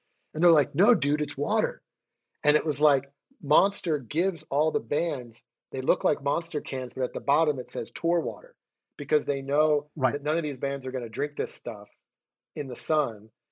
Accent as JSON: {"language": "English", "town": "Philadelphia", "region": "Pennsylvania", "country": "United States", "tie": "born or raised there", "said": "And then all of a sudden we have a brandy company and I moved back to my hometown of Philadelphia where my partners were."}